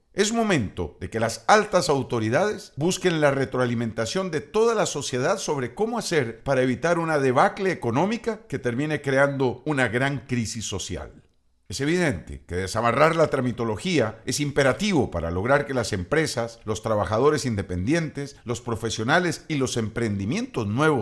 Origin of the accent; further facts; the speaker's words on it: Costa Rica; Somos los costarricenses quienes con nuestro consumo e impuestos a nuestro ingreso sufragamos los costos del Estado.